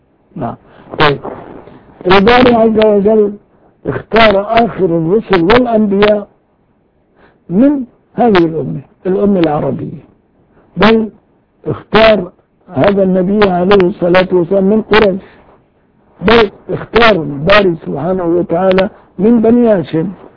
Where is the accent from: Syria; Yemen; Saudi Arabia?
Syria; أنا من سوريا، أنا من هذا البلد، وأنا إلى آخره، لا يغض